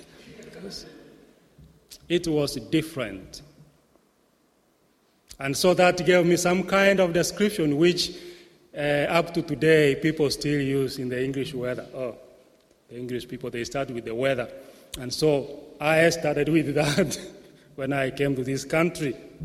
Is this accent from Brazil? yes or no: no; Kenya; And so, I came all the way from Kenya. You know, I've mentioned this before, Kenya in East Africa. We are identified with Swahili.